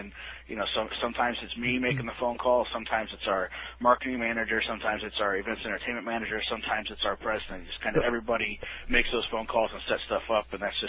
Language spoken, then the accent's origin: English; Springfield, Illinois, United States; also born or lived in Chatham; I'm from Central Illinois originally. I grew up in Springfield and Chatham, which is just outside Springfield.